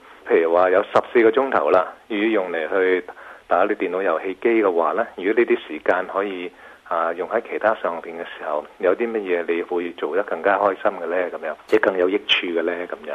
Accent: China; 我哋中國人唔係咁樣做事嘅，特別喺華人社會裏面咁呢

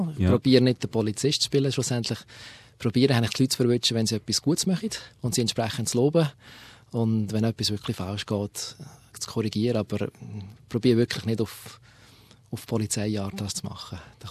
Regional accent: Emmen, Lucerne, Switzerland; also born or lived in Zug; Ich komme ursprünglich von Luzern. Vom Namen her, ursprünglich, also meine Eltern sind Tessiner, von dem das Italienische. Aber aufgewachsen bin ich im Kanton Luzern, in Emmen, um genau zu sein. Und die letzten paar Jahre habe ich im Kanton Zug gewohnt.

